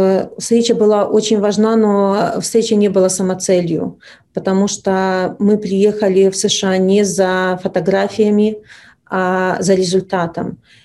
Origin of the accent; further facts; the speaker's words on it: Belarus; гордость, что это мы, белорусы, настолько поразили мир своей борьбой